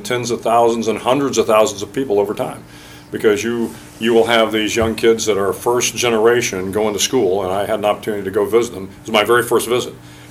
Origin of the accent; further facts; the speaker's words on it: San Antonio, Texas, United States; I'm from San Antonio. Spent a lot of time in South Texas, and I have an affinity for the great folks in South Texas.